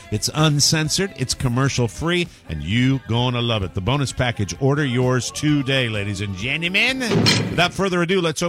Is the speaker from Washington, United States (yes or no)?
no; Connecticut, United States; were at a buffet in Manchester, Connecticut, the town right next to my hometown.